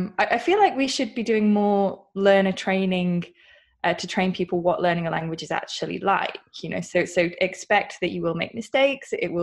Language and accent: English; United Kingdom; accent: UK; like Steve Kaufman or Kaufman in my UK accent.